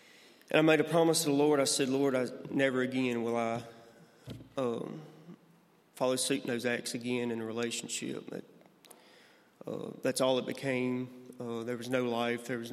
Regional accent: Irvington, Alabama, United States; So, I grew up in Irvington, Alabama, just 10 minutes north of Bayou LaBattery.

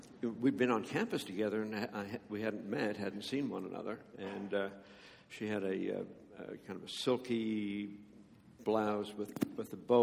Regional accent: Canada; As a Canadian, my parents were European.

